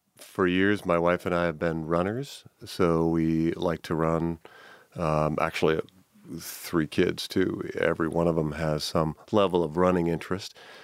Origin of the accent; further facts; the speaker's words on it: Milwaukee, Wisconsin, United States; now in Cincinnati, United States; been here since, well, it's almost over 20 years now. So we feel like this is about as much home as growing up in Milwaukee.